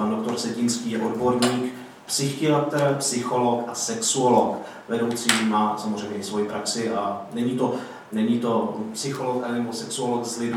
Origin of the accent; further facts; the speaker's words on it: Brno, South Moravian Region, Czechia; žiju v Brně, 32 let jsem Brňák, nemám ani chuť emigrovat kamkoliv jinam do Prahy, nikam dál. Jsem patriot